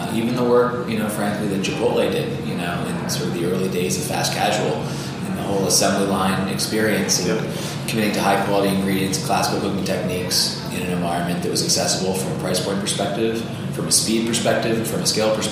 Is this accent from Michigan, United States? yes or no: no; Boston, Massachusetts, United States; It's my hometown, so that's been a lot of fun. Yep, grew up on the South Shore, halfway between Boston and Cape Cod.